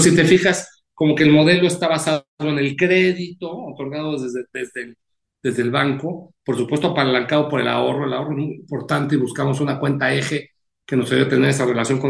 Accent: Mexico; muy de nuestra forma de hablar, ¿no? De los mexicanos.

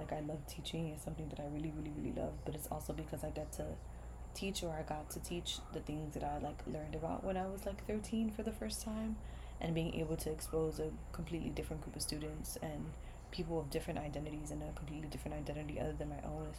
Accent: New York City, New York, United States; a lot of us growing up in New York City, like I remember learning about sex education in sixth grade

